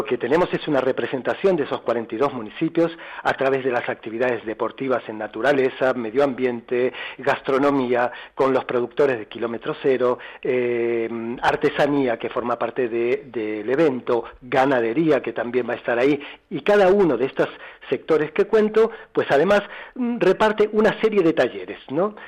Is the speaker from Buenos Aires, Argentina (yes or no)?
yes; Buenos Aires, Argentina; born there; Aunque mis orígenes son de los barcos, yo nací en Buenos Aires, así que, y con, bueno, centroeuropeos, mis abuelos